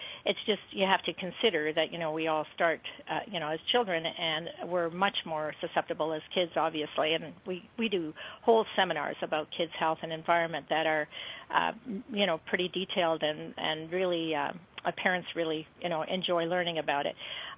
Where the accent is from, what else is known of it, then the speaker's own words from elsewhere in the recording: Saskatchewan, Canada; I grew up in Saskatchewan. It is cold over there, and we were outside all the time, like even in the winter time.